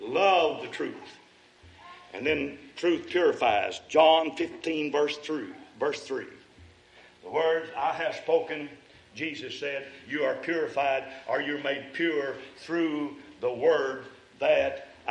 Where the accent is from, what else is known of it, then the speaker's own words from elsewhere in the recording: Kentucky, United States; You see, when I was growing up in Kentucky, lye was about the strongest thing we had that you'd make with the soap.